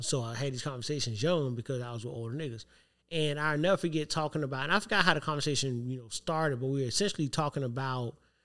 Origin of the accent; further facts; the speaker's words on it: Savannah, Georgia, United States; But that was the how deep into Savannah I was.